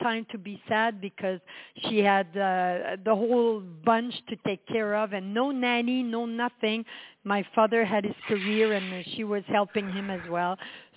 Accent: Quebec City, Quebec, Canada; I was born in Quebec City in Canada, in the province of Quebec, for whoever listens from around the world. And I was born in Quebec City, raised in a family of 12.

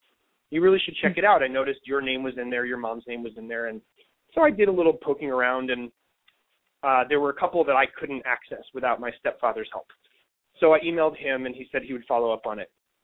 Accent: New York, United States; now in Los Angeles, United States; I mean, again, I'm from New York, right? So I'm a little skeptical. I didn't come to Los Angeles to drink a bunch of Kool-Aid and have my life improve.

